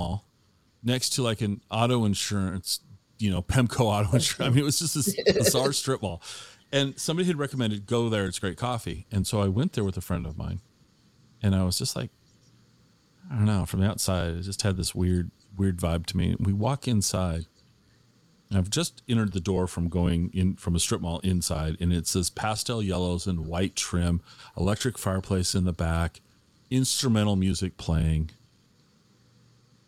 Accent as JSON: {"language": "English", "town": "Tacoma", "region": "Washington", "country": "United States", "tie": "born or raised there", "moved": "as an adult", "said": "I grew up in Tacoma, and I left Tacoma in 1980 to go to college"}